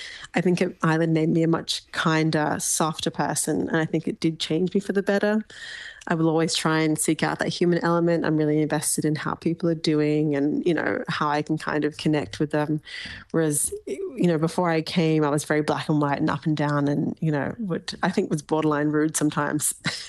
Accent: Australia; moved away; I did as an Australian, which is I could vote up to 6 years after I left my home country. And I always voted in Australian elections.

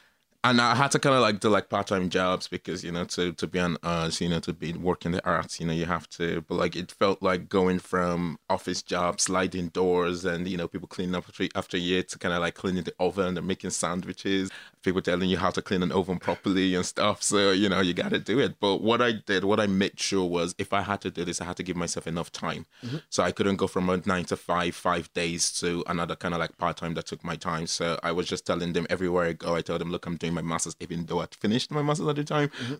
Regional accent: Port Harcourt, Rivers, Nigeria; now in Ireland; Born and bred in Nigeria, Port Harcourt, River State. But we're Igbos. Port Harcourt is technically still Igbo. Like, people are like, we're close enough. So, but from Anambra State. And every year, like every Christmas, we'll go back

